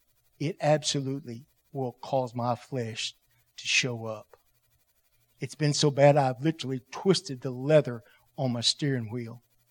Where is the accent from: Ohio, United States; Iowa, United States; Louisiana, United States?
Louisiana, United States; Shreveport; I'm a Yankee from Shreveport. Had to leave Shreveport and run hide in Bossier because I was in trouble with the law.